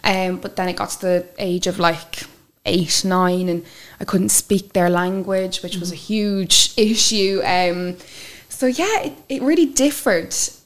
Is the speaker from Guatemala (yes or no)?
no; Ireland; also born or lived in France; now in Ashburn, United States; So I was born in Ireland. We moved to France when I was about two. My two sisters were born there, and then we went back to Ireland, back to France, back to Ireland.